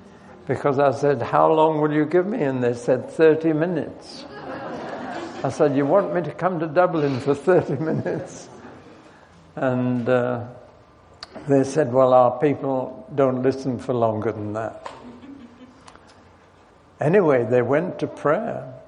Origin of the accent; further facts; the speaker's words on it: Newcastle upon Tyne, North East England, United Kingdom; I was born and bred in Newcastle-on-Tyne, so I promise I will not speak my native language.